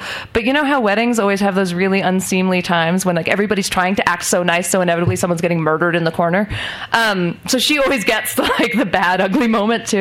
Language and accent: English; India; But because I'm Indian, it took me until I was 28 to actually say that I was a writer.